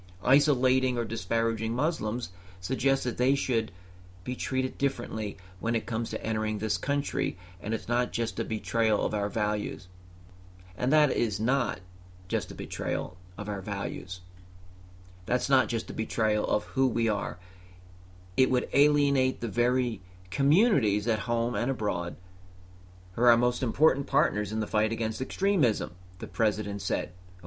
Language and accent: English; Philadelphia, Pennsylvania, United States; my alma mater and my hometown, the cradle of liberty right here in Philadelphia, the Keystone State